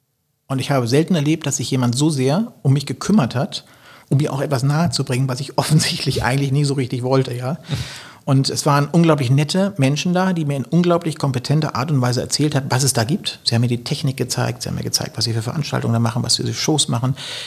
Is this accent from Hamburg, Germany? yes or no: yes; Hamburg, Germany; weil Hamburg tatsächlich meine Heimat ist und meine Basis und ich möchte da wieder zurück gerne. Und am liebsten in die Gegend, wo ich auch geboren bin, in Hamburg, also im Norden.